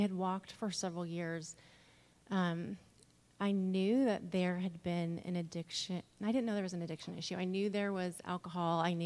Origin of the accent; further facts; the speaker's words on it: Tacoma, Washington, United States; I am from Tacoma, Washington, outside Seattle. And I went to college in California